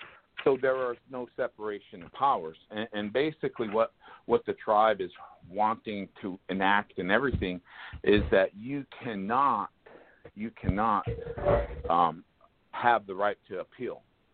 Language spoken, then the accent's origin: English; Igbeaut, South Dakota, United States; I'm here from Igbeaut, South Dakota.